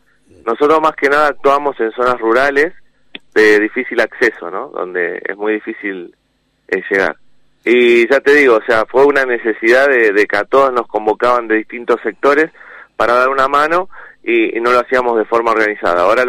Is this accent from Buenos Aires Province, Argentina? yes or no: yes; Chascomús, Buenos Aires Province, Argentina; Yo soy piloto de parapente proveniente de Chascomús